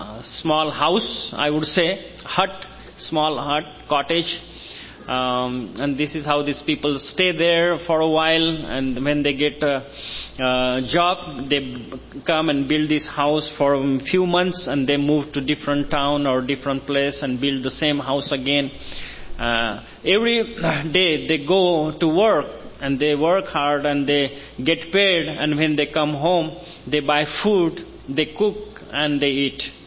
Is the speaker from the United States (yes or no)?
no; India; accent: Indian; English is a second language; So thank you very much for listening to me, my Indian accent, my broken English